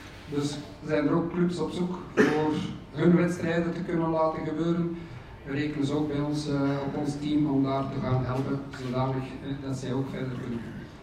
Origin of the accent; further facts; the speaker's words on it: Belgium; Maar wij zijn ook, als Belgen, zijn wij daar gevraagd